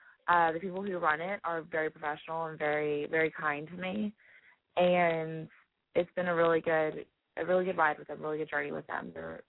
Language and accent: English; Texas, United States; It showcases that I'm from Texas and strong.